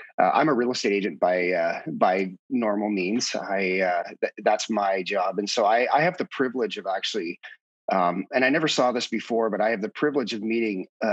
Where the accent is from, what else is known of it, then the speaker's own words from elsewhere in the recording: Peace River, Alberta, Canada; So I grew up in First Baptist Church in Peace River, Alberta.